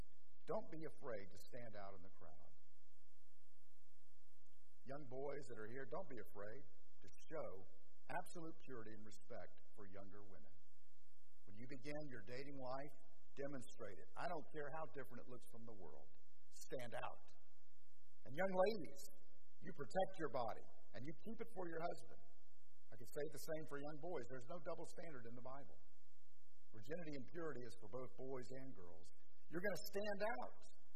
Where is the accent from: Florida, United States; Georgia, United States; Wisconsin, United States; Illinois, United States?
Florida, United States; Orlando; You know, growing up in Orlando, I used to travel back and forth to the beach.